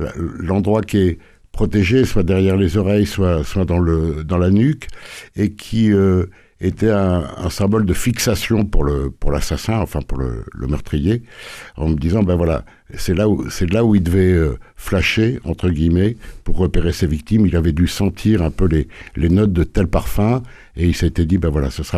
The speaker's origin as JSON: {"language": "French", "town": "Marseille", "region": "Provence-Alpes-Côte d'Azur", "country": "France", "tie": "born or raised there", "said": "moi-même je suis né à Marseille, donc j'ai vécu dans l'ambiance du port."}